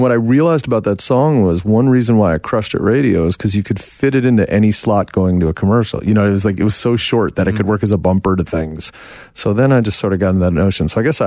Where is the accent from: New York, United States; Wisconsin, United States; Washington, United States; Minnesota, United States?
New York, United States; I was in New York till I was the age of 40.